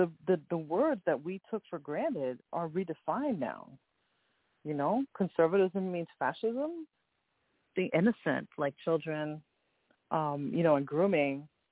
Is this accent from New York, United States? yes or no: yes; New York City, New York, United States; But that's definitely a low time in my life here as a New Yorker.